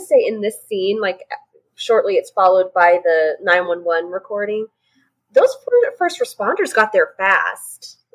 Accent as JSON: {"language": "English", "region": "Texas", "country": "United States", "said": "and see, down here in Texas, we're, because especially in my area, we're below sea level. So that's why we don't have basements."}